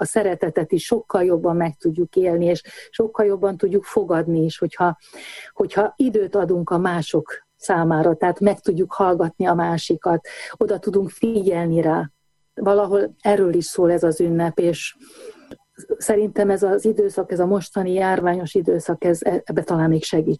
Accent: Banská Bystrica Region, Slovakia; egy kis határmenti falu, Losonc mellett, Ipolymenti falu, és ez nekem rengeteget adott, ahol több generáció élt együtt

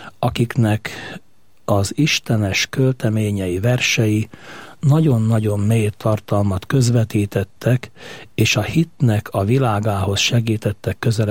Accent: Nógrád, Hungary; A Nógrád megyei Varsányban éltem a gyerekkoromat, Széchenytől 5 kilométerre egy kis település, 1800 lelkes falu. Hagyományos családban nőttünk fel az öcsémmel, tétszülők, nagyszülők, szülők, hívő emberek bennünket is így neveltek.

